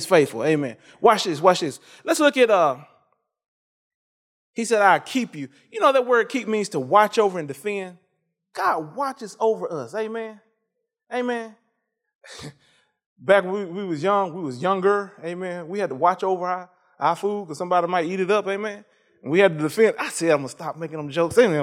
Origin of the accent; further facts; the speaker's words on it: Mississippi, United States; I'm from Mississippi.